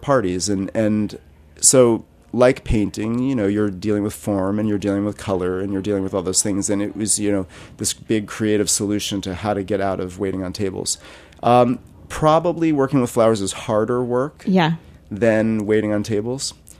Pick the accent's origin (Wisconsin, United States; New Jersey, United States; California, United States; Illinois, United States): New Jersey, United States; Okay, I grew up in New Jersey. Oh. And I was one of those Jersey kids who couldn't wait to be in New York City.